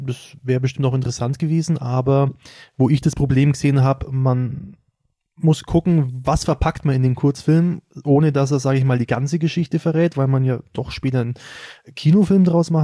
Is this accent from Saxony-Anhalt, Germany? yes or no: no; Schwabach, Bavaria, Germany; Also ich komme aus Schwabach